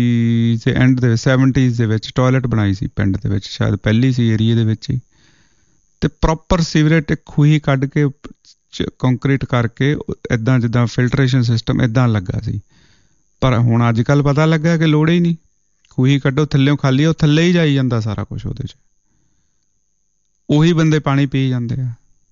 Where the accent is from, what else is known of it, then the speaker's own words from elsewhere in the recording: Nawanshahr, Punjab, India; ਸਾਨੂੰ ਯਾਦ ਹੈ ਕਿ ਅਸੀਂ ਨਵਾਂ ਸ਼ਹਿਰ ਜੰਮੇ ਪਲੇ ਹਾਂ ਇਲਾਕੇ 'ਚ, ਅਤੇ ਬੜਾ ਮਿੱਠਾ ਪਾਣੀ